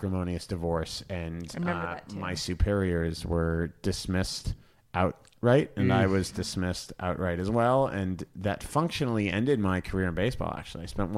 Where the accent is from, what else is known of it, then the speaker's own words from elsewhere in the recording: Boston, Massachusetts, United States; I was a very decent ice hockey player growing up in Boston